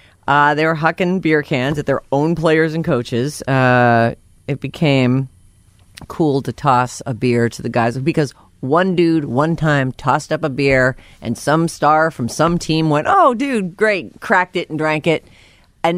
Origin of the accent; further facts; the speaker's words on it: Boston, Massachusetts, United States; moved away; I do love that town. That's where I grew up.